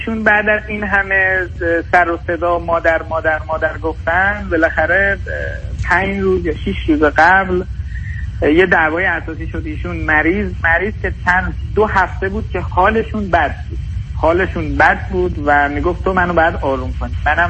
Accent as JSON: {"language": "Persian", "country": "Iran", "moved": "yes", "said": "دور از ایران دارم زندگی میکنم، اومدم حالا بعد از 4 سال ایران"}